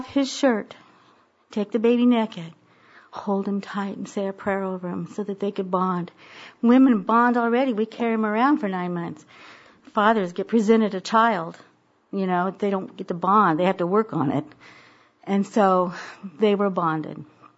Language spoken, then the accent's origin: English; Texas, United States; You know, my mom's from Texas. I'm from Texas.